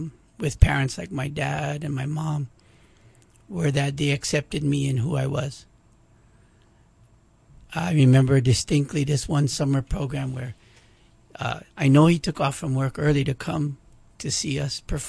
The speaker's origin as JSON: {"language": "English", "town": "Kailua", "region": "Hawaii", "country": "United States", "tie": "born or raised there", "said": "Grew up in Kailua. Attended St. Anthony's School, Kailua, raised Catholic, rode my bike to baseball practice. It was a nice small town upbringing, very safe."}